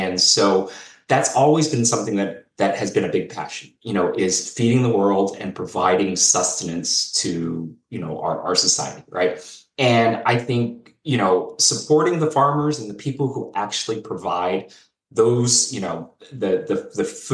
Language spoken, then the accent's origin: English; Fresno, California, United States; I grew up in Fresno, California. So that's, you know, like the fruit and vegetable basket of the world, right?